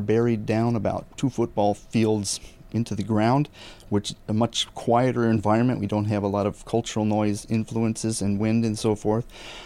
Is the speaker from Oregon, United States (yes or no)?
no; Minnesota, United States; I'm originally from Minnesota, and we don't have earthquakes